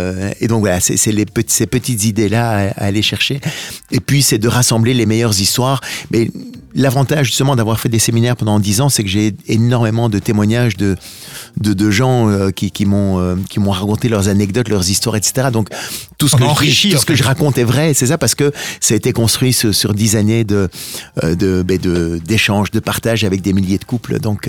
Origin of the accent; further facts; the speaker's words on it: Brussels, Brussels-Capital Region, Belgium; born there; j'ai étudié à Louvain, je suis né à Bruxelles, j'ai étudié à Louvain, mais j'ai travaillé à Liège pendant quelques années